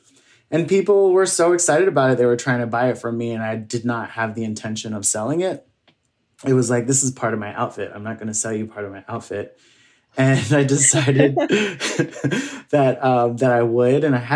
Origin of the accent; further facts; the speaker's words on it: New York City, New York, United States; So as you said, my family's from Barbados and I grew up here in New York City.